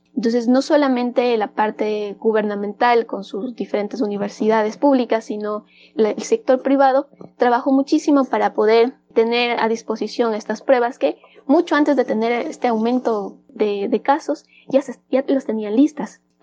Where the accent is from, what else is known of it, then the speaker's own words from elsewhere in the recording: Ecuador; now in South Korea; soy médico epidemiólogo de Ecuador. Sin embargo, en el momento me encuentro residiendo en Corea